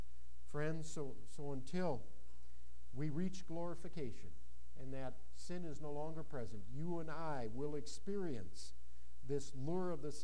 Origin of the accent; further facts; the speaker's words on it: Wilmer, United States; I'll never forget a church I attended growing up in Wilmer.